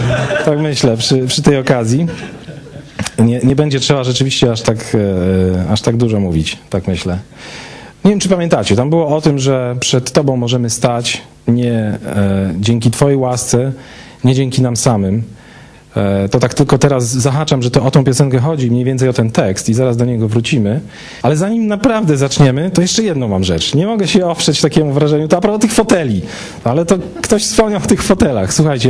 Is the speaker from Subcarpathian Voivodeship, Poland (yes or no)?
yes; Stalowa Wola, Subcarpathian Voivodeship, Poland; Agata jest ze Stalowej Woli, ja jestem ze Stalowej Woli